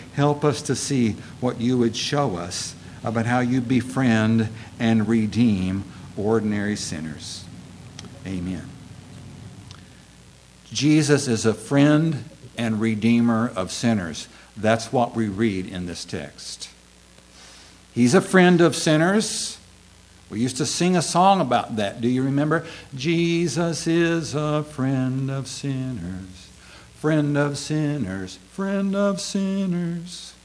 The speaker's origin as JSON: {"language": "English", "region": "Texas", "country": "United States", "tie": "born or raised there", "said": "So that's my home state. I'm always glad to see Texans here."}